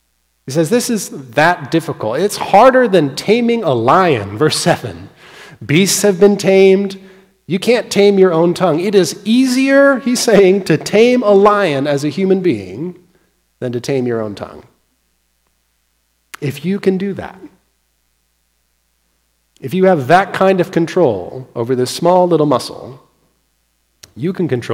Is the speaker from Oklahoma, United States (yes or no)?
no; California, United States; I grew up in California, lived there for many years, forest fires are always a problem.